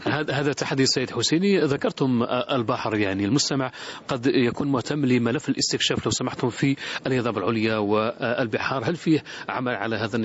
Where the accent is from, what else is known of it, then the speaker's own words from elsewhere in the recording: Algeria; اليوم هل عندنا في الجزائر كارتوغرافي خارطة المحروقات في الجزائر؟